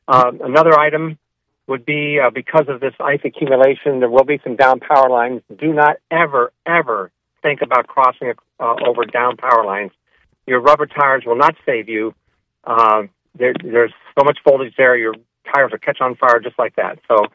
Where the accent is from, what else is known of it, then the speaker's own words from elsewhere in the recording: Pennsylvania, United States; I'm from Pennsylvania also